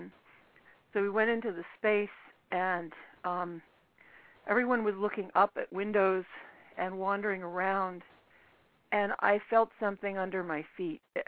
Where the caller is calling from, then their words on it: Portland, Oregon, United States; I am. Yes, I'm calling from Portland, Oregon.